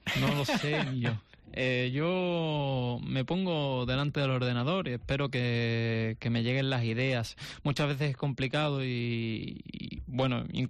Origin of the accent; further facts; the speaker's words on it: Huelva, Andalusia, Spain; yo soy onubense, soy de la capital y no conozco.